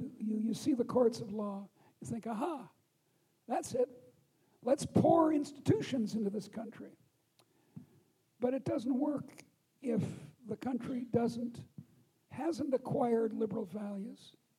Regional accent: Chicago, Illinois, United States; This is my hometown. I'm shocked. I come from Chicago. We're very proud of our architecture.

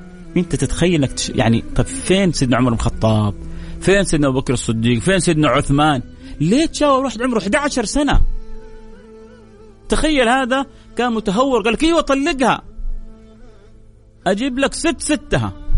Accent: Jeddah, Makkah Province, Saudi Arabia; من جدة، أنا مندوب توصيل

